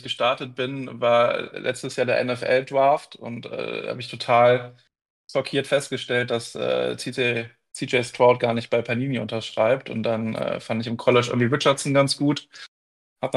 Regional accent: Düsseldorf, North Rhine-Westphalia, Germany

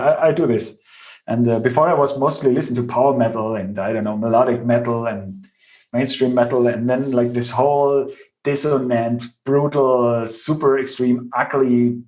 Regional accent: Bavaria, Germany; English is a second language; I grew up in Bavaria on the countryside

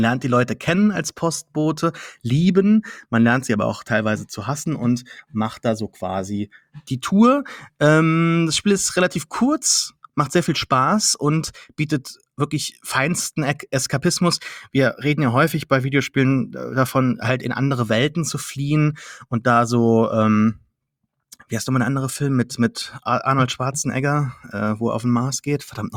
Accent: Saarland, Germany; Bin kein Franzose, obwohl ich Saarländer bin.

